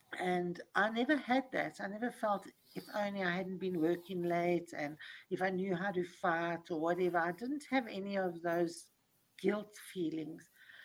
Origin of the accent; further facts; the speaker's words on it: Johannesburg, Gauteng, South Africa; now in Cape Town, South Africa; I'm South African. I was brought up in Johannesburg. And then I moved to Cape Town